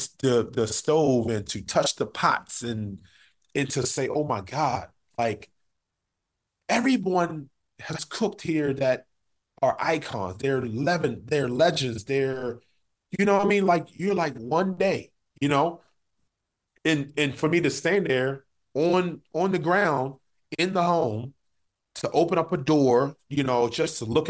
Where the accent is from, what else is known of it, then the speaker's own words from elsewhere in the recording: Baltimore, Maryland, United States; And we had an opportunity to showcase who we are and who I was from Baltimore.